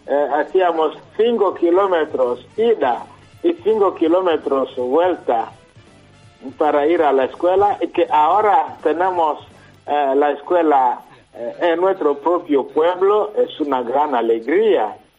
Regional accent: DR Congo; Spanish is a second language; moved away as an adult; now in Madrid, Spain; Yo soy nativo de la República Democrática del Congo.

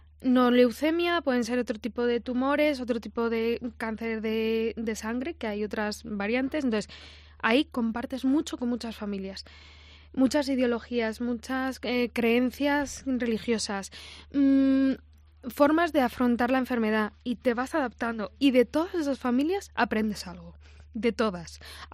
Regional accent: Madrid, Community of Madrid, Spain; es que somos de Madrid, o sea, tengo una casa en Valladolid

